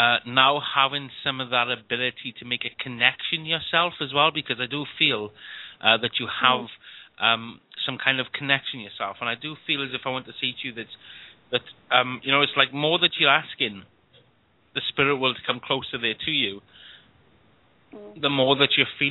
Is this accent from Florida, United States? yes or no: yes; Florida, United States; So I'm from Florida, are you?